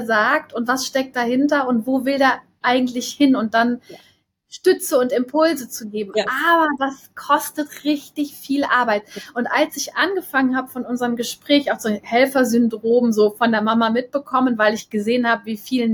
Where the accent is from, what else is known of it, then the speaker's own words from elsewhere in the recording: Wittlich, Rhineland-Palatinate, Germany; aus Wittlich, da wo ich auch zur Schule gegangen bin, aus Rheinland-Pfalz.